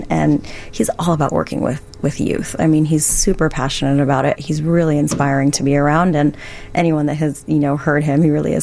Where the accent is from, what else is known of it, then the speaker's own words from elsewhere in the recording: California, United States; No, I'm from Southern California.